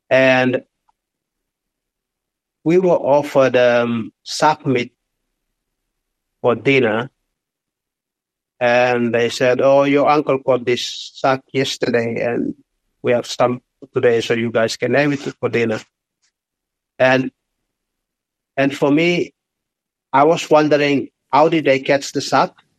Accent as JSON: {"language": "English", "town": "Karoo", "region": "New Ireland", "country": "Papua New Guinea", "tie": "born or raised there", "said": "I grew up in Karoo village. That's the village. And my mom's from the west coast of New Ireland."}